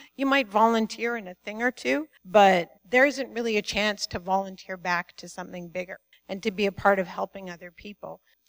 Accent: Maple Ridge, British Columbia, Canada; I grew up in Maple Ridge, not far from here, without a Christian upbringing. Both of my parents had themselves grown up in church-going sort of families, but we didn't.

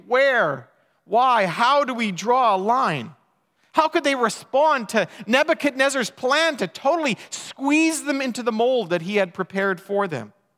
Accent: Elm Creek, Manitoba, Canada; I can remember growing up in Elm Creek. I had a giant graduating class of 18 people.

